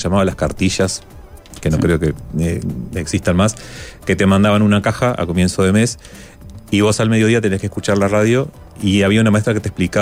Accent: Salto, Uruguay; Sí, yo soy del lado de Salto

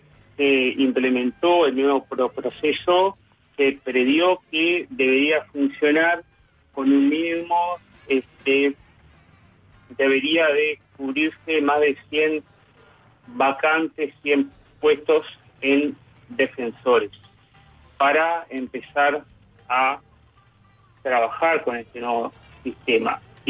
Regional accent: Tacuarembó, Uruguay; Exactamente, sí, estoy acá. Vivo acá hace unos cuantos años.

